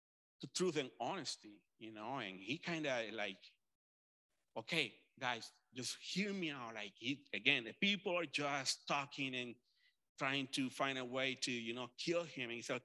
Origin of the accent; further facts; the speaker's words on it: Caribbean coast, Colombia; I'm from Colombia. And sometimes I am from the area in Colombia where there is this, I think it's just a bad reputation where people from the coast in Colombia, like the Caribbean